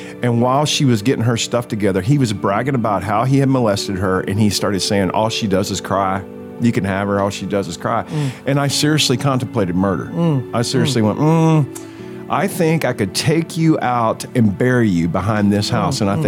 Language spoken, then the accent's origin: English; Texas, United States; And we're all from Texas.